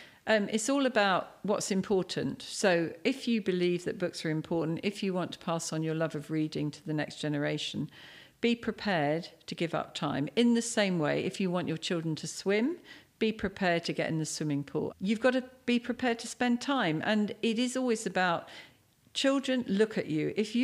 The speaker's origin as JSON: {"language": "English", "town": "Cambridge", "region": "East of England", "country": "United Kingdom", "said": "I'm from Cambridge, so biking is an important skill set for me."}